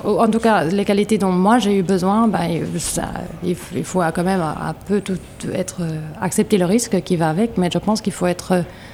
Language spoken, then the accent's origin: French; Denmark; moved away as an adult; now in Belgium; Alors moi j'ai grandi au Danemark, j'ai vécu 20 ans au Danemark. Et en revenant en Belgique, quand j'avais 28 ans